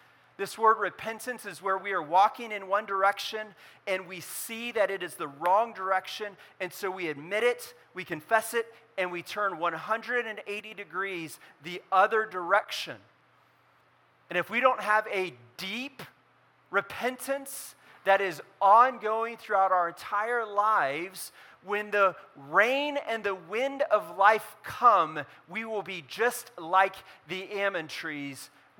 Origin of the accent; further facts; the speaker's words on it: California, United States; So if you don't know this about me, I grew up in California, and there is a thing that we grow.